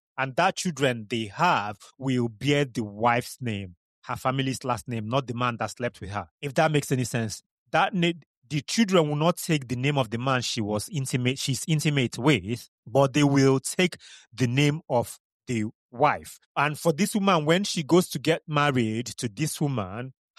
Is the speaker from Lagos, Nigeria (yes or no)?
no; Kano, Nigeria; also born or lived in Enugu; I grew up in Nigeria. I grew up as an Igbo man. I am an Igbo man. I grew up in Kano. I went to primary school in Kano. I went to secondary school in Enugu.